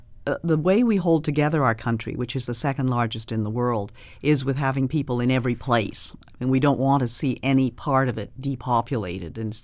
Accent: Canada; We are really Canadian.

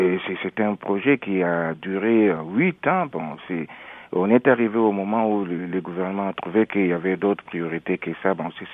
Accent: DR Congo; now in Canada; Je suis de la République démocratique du Congo.

